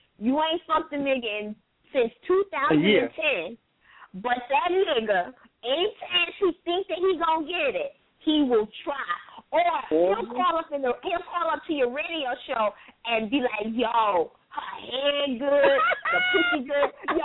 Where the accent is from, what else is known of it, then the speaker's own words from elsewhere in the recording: Brooklyn, New York, United States; now in Georgia, United States; look, I'm from Brooklyn, but I'm in Georgia now.